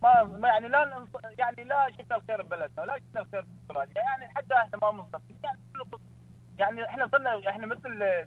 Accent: Iraq; احنا العراقيين مو طبيعتنا ما نحب نهاجر ولا نحب نترك بلدنا، نختلف عن باقي الناس.

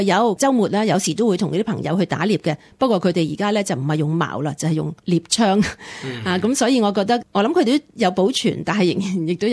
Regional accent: China; 我哋中国人

